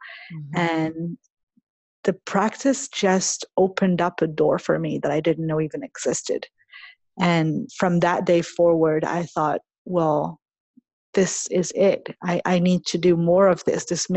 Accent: Morocco; moved away; I was born and raised in Morocco. I was brought up as a Muslim.

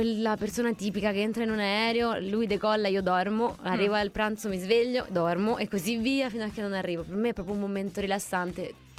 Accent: Rome, Lazio, Italy; now in Milan, Italy; Sì, si sente dal mio accento più che dal tuo, però sì.

